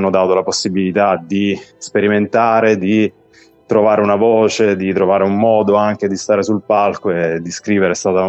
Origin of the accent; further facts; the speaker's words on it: Apulia, Italy; now in Turin, Italy; Mi sono partito dalla Puglia, come dicevi tu, e lì avevo una band